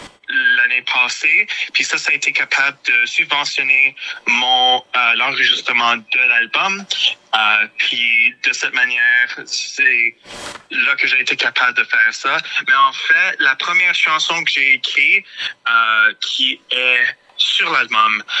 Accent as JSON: {"language": "French", "town": "Plamondon", "region": "Alberta", "country": "Canada", "tie": "born or raised there", "first_language": "French", "said": "je suis né et c'est avec le français comme étant ma langue maternelle et vivant dans du village de Plamondon durant ma croissance. J'ai été entouré de français toute ma vie."}